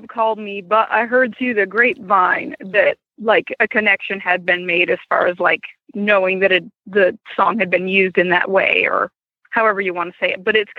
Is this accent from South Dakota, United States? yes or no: no; Maine, United States; I grew up in Maine, and we would all go to my grandparents' house.